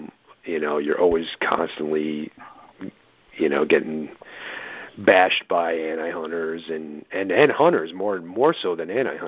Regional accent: New York, United States; because I'm Italian and I'm from New York

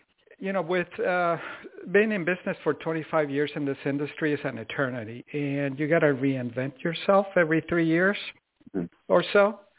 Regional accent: Mexico; also born or lived in Santa Monica; I was born in Santa Monica, California, but we were living in Mexico at the time.

